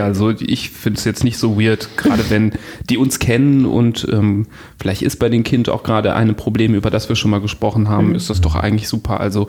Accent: Düsseldorf, North Rhine-Westphalia, Germany; dass es einen Podcast gibt, so als Düsseldorfer, den man hören kann

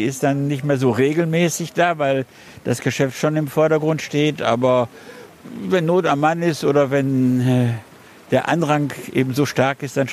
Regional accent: Essen, North Rhine-Westphalia, Germany; Ich bin mit 5 Jahren nach Essen gekommen. Zunächst nach Holzerhausen zum Gemarkenplatz. Und habe da im Grunde meine Kindheit und Jugendzeit verbracht.

